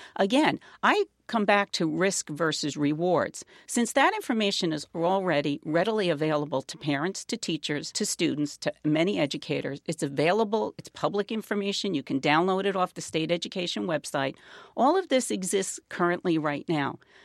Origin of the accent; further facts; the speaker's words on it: United States; Oh, my goodness, Jeremy, I'm an American, for crying out loud.